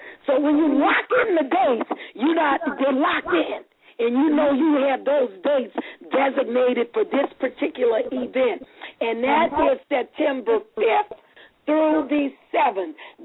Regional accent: Louisiana, United States; accent: Southern; you know I have an accent because I'm from the South. I'm from Louisiana. I'm a Southern girl

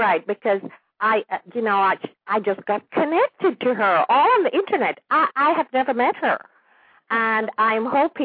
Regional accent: Kingston, Jamaica; I was born and raised in Kingston, but we went to that part of the island by diesel.

